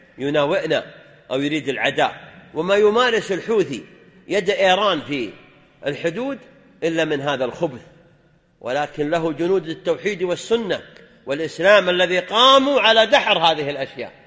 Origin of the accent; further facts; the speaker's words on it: Saudi Arabia; بلادنا المملكة العربية السعودية